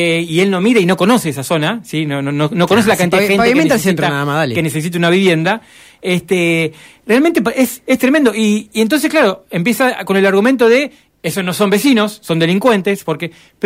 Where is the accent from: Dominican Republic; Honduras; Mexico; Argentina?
Argentina; Dolores, Buenos Aires Province; yo soy de Dolores. Nací en Dolores, sí. Tengo amigos viviendo en Castelli.